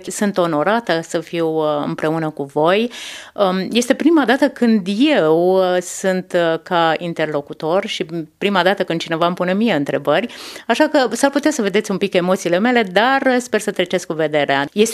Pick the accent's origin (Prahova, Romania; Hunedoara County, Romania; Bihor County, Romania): Hunedoara County, Romania; Hațeg; eu provin din Hațec, sunt născută în Hațec